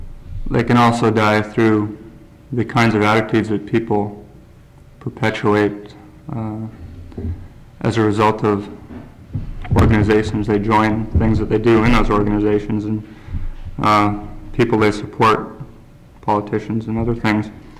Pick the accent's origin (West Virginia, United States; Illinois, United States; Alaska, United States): Alaska, United States; Sitka; I'm a Tlingit from Sitka, Shiatica and Sea Alaska shareholder, enrolled in Sitka Community Association.